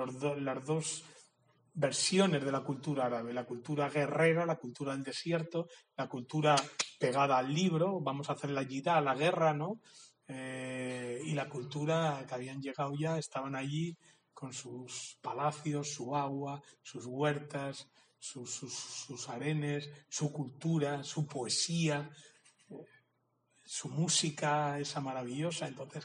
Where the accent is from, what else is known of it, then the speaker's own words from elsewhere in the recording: Meseta Central, Spain; born there; nacer en el Mediterráneo es una visión que los que hemos nacido en la meseta nos viene lejos y viceversa.